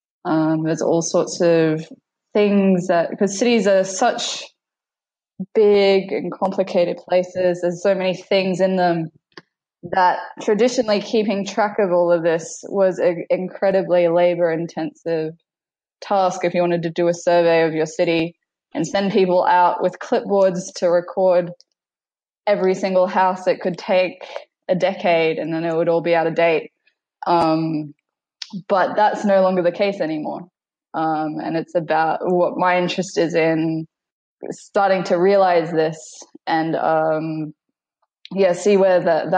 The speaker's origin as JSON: {"language": "English", "town": "Brisbane", "region": "Queensland", "country": "Australia", "said": "So I come from Brisbane originally."}